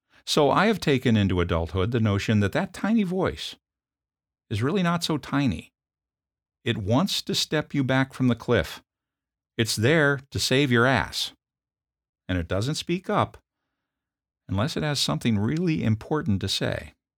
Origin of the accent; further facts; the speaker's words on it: Indiana, United States; Growing up in Indiana at the age of 12 also meant having lots of fun with snow.